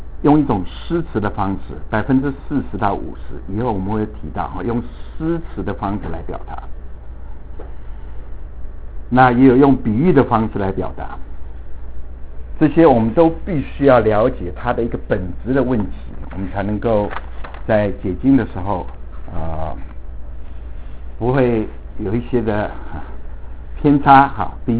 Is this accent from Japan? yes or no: no; Taiwan; moved away; 不仅是我说来自台湾来自台湾已经30多年了，大概20-30%我回台湾我听不懂他们在讲什么。